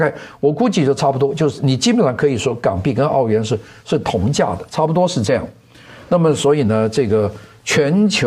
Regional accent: Guangdong, China; 也就是我们广东人给腾仔

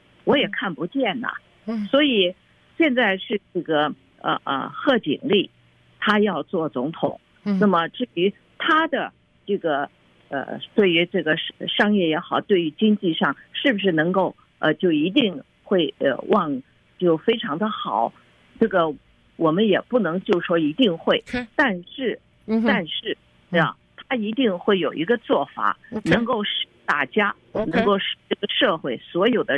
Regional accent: China; 这是我们中国人的一个思想

